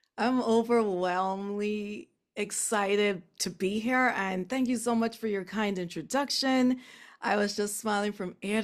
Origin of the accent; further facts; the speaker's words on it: Nassau, New Providence, Bahamas; also born or lived in Nova Scotia, Canada / Kingston, Jamaica; I've grew up here. I was born here in the Bahamas, Nassau, Bahamas, and I've lived here for most of my life. Only when I left to do university in Nova Scotia, Canada.